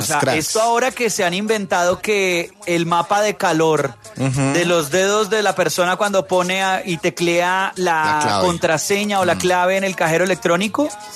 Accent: Colombia; uno como colombiano va a otro país y de entrada ya cree que hizo algo

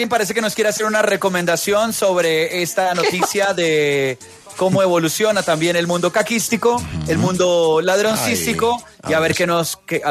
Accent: Colombia; uno como colombiano va a otro país y de entrada ya cree que hizo algo

